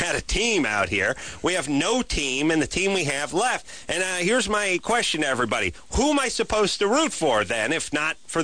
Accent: Los Angeles, California, United States; It's like I grew up in Los Angeles. I was a Rams fan for, you know, 30 years, and then they moved.

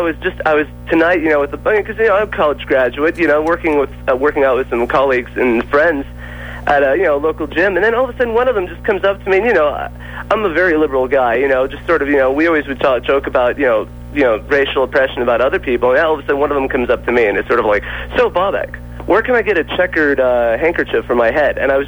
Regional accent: Bakersfield, California, United States; also born or lived in Toronto; now in Los Angeles, United States; I was born in Toronto, raised and served 15 years in Bakersfield before I came down to L.A.

